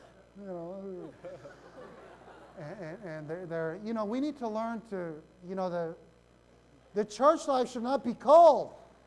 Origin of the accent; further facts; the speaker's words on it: Anaheim, California, United States; You know, I'm from Anaheim.